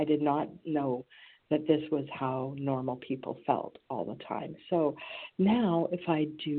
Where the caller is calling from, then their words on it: British Columbia, Canada; from BC, Canada, recovered today by the grace of God.